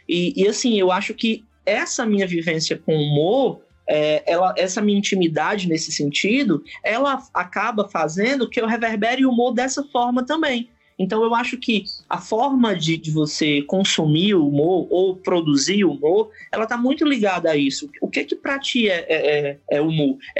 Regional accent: Northeast Region, Brazil; que não parece que eu sou do Nordeste.

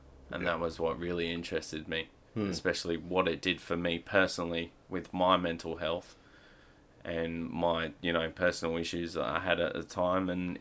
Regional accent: England, United Kingdom; moved away; So we moved over from England in 2003, and my family has a massive swimming background and coaching

